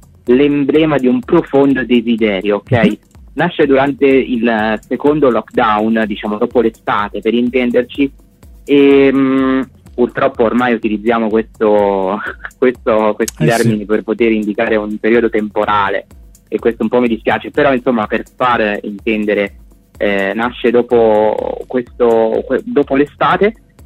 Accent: Liguria, Italy; Io sono ligure.

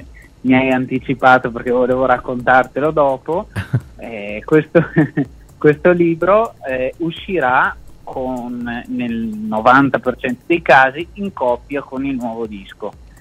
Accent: Brendola, Veneto, Italy; Ma il video in realtà è stato girato tutto quanto nel mio paese, Brendola

